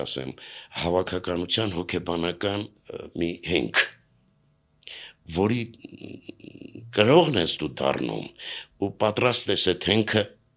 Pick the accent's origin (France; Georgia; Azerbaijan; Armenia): Armenia; Yerevan; Երևանում եմ ծնվել